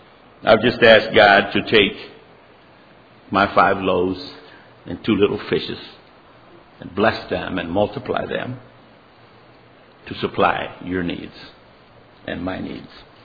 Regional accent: Nicaragua; now in United States; We're not from Pennsylvania. We're from Nicaragua, and things are a little different here.

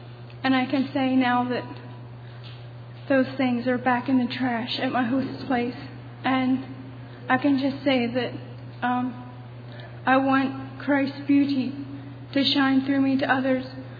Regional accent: Virginia, United States; I'm from Virginia.

